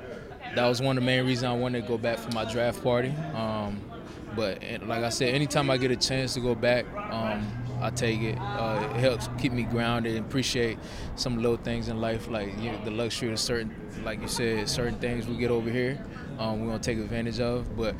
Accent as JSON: {"language": "English", "country": "Haiti", "tie": "born or raised there", "second_language": "English", "moved": "yes", "lives_now": "Orlando, United States", "said": "You know, I learned French. You know, you speak French in school growing up in Haiti. Kind of lost touch of that a little bit, but I'm still pretty fluent with Creole."}